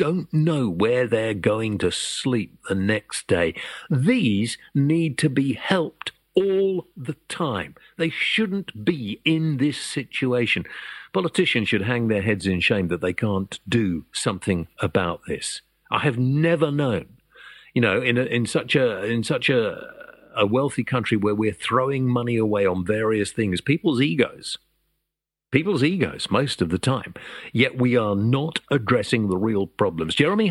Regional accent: United Kingdom; The problem is, I suppose, we're British and we don't moan enough.

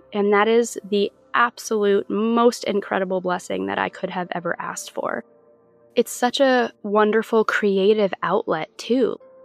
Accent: New York, United States; now in Fort Worth, United States; We currently live in Fort Worth, Texas, but we were both born and raised in New York.

